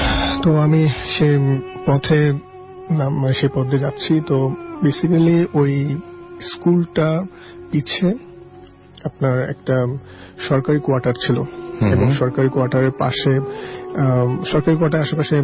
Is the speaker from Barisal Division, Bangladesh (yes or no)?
no; Mirpur, Dhaka Division, Bangladesh; আমি মিরপুর থেকে এসেছি।